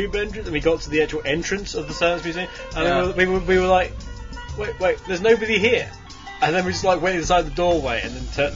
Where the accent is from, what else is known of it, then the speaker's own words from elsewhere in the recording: England, United Kingdom; It doesn't matter, I'm English and you're Scottish, so if I did love you, you wouldn't want it because I'm English.